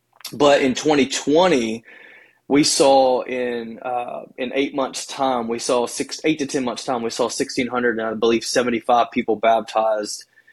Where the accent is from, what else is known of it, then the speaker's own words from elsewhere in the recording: Hendersonville, Tennessee, United States; It's north of Nashville, so most of the time I just tell people I'm from Nashville because Hendersonville, nobody really knows, but it's really a rural area in farmland